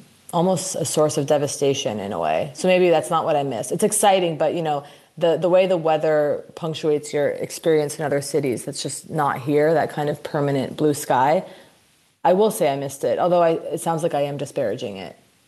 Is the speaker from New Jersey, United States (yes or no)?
no; Santa Monica, California, United States; I did grow up here. I grew up in Santa Monica, which I reveal in the show.